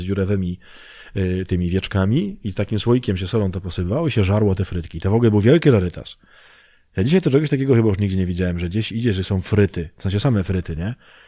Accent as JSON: {"language": "Polish", "town": "Myszków", "region": "Silesian Voivodeship", "country": "Poland", "tie": "born or raised there", "said": "Ja jestem z Myszkowa spod Częstochowy, nie?"}